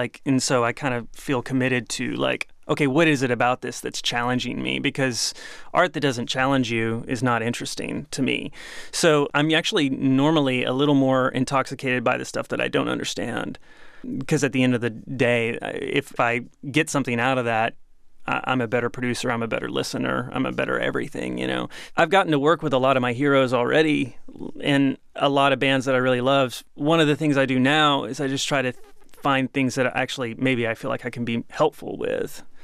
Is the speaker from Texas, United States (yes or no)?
yes; Texas, United States; But, you know, growing up in Texas, you either played football or you know, or you drove a truck.